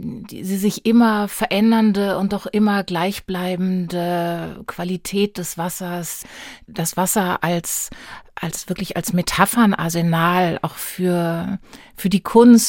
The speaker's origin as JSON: {"language": "German", "town": "Karlsruhe", "region": "Baden-Württemberg", "country": "Germany", "tie": "born or raised there", "said": "Ich bin direkt am Rhein aufgewachsen und meine Mutter kommt auch aus Norddeutschland und auch wirklich da, wo die Weser schon salzig riecht eigentlich."}